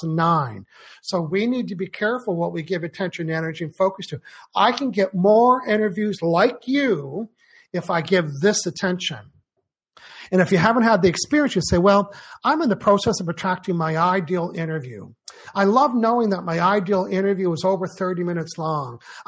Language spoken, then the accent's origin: English; Canada; accent: Canadian; Yeah, so that dude's Canadian. Yeah, I'm French Canadian.